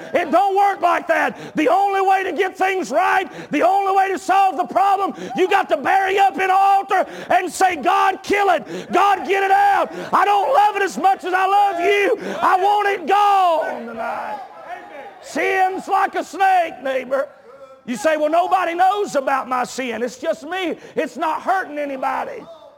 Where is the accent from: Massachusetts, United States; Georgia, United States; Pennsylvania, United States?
Georgia, United States; The neighboring state to my home state of Georgia